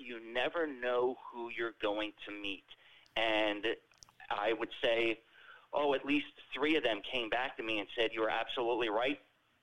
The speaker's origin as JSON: {"language": "English", "town": "Absecon Island", "region": "New Jersey", "country": "United States", "tie": "born or raised there", "said": "I was born and raised here on Absecon Island. I am third generation to grow up here."}